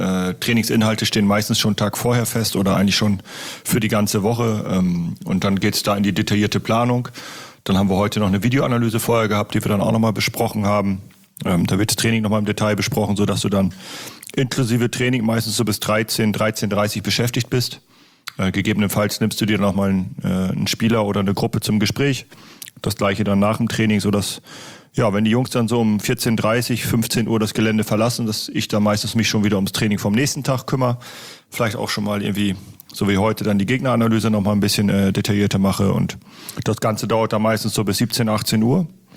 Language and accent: German; Lower Saxony, Germany; für mich als Ostfriese ist es schon stadtähnlich